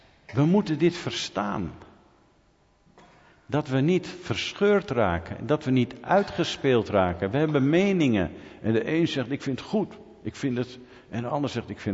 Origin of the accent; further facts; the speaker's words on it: Netherlands; En ik ben een Nederlander, hè. Ze zeggen wel dat ze Duitsers trots zijn. Maar ik weet niet, wij Nederlanders komen ook aardig in de buurt.